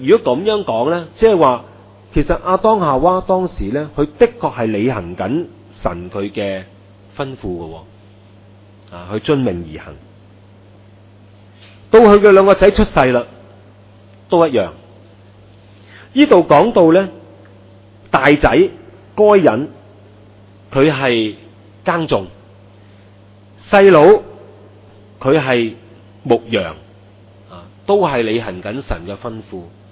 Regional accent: China; 即是我们中国人的语气呢是可以将整句说话扭曲的

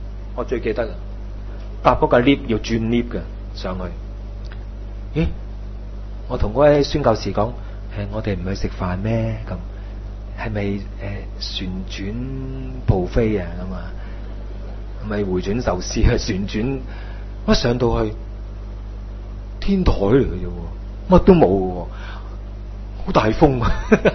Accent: Hong Kong; 也都是我们香港人来的

